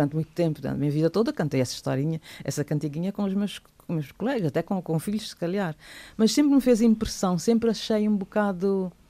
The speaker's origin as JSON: {"language": "Portuguese", "country": "Cape Verde", "said": "mas eu sou de Cabo Verde, então as minhas idiosincrasias, os meus valores, os meus princípios, quando eu escrevo, vão todos parar um bocado a Cabo Verde."}